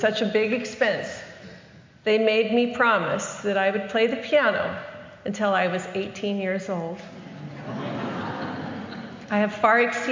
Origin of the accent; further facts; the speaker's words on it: Reno, Nevada, United States; or I grew up in Reno, Nevada, but you're in Texas